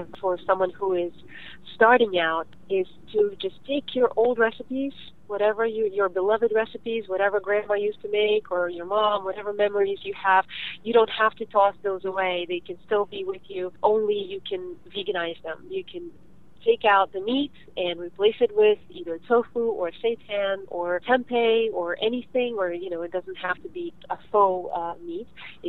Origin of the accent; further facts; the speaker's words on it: Odesa, Odesa Oblast, Ukraine; now in United States; I am from Ukraine. I was born in Odessa, a beautiful city on the Black Sea in the Ukraine. And my grandparents and my parents were both old generations Ukrainian-Russian Jews, and we decided to come to the United States in 1993